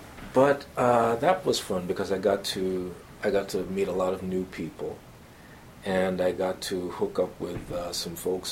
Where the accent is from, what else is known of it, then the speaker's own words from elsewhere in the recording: New York, United States; now in Los Angeles, United States; I mean, you know, New York is my hometown. I still love it.